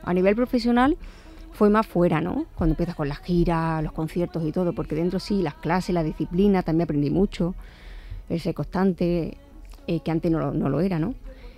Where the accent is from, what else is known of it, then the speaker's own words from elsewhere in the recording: Nerja, Andalusia, Spain; Porque de yo tenía 22 años, vivía en mi pueblo, en Nerja.